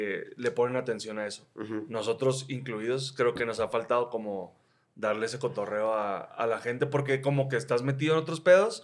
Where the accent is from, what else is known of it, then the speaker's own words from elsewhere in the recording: Mexicali, Baja California, Mexico; O sea, yo soy de Mexicali.